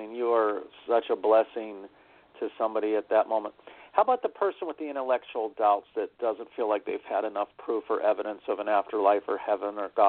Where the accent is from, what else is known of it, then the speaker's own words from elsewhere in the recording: Pittsburgh, Pennsylvania, United States; I grew up in Pennsylvania, pretty close to a couple hours from Lake Erie in Pittsburgh